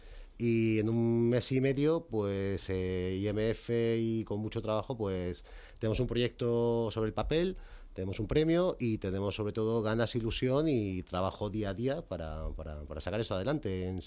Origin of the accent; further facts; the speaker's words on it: Granada, Andalusia, Spain; now in Madrid, Spain; Yo no soy de aquí, de Madrid, yo soy de Granada, y decidí estudiar publicidad aquí en la Complutense.